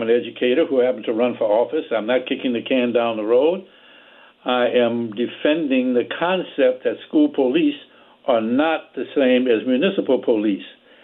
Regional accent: New Orleans, Louisiana, United States; growing up in the South, I was brutalized by police myself. There were people assigned to the black community in New Orleans, Louisiana, where I grew up.

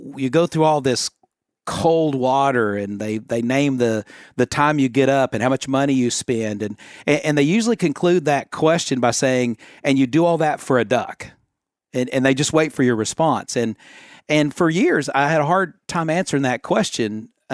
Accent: Arkansas, United States; You know, growing up in Arkansas, I think part of the culture of our state has all been influenced by duck hunting.

